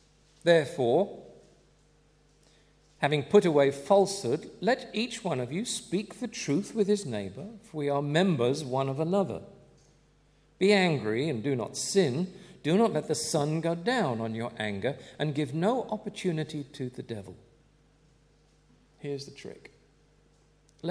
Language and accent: English; Stoke Poges, South East England, United Kingdom; I grew up in Stoke Poges, and the baker's house was just at the bottom of the hill from us.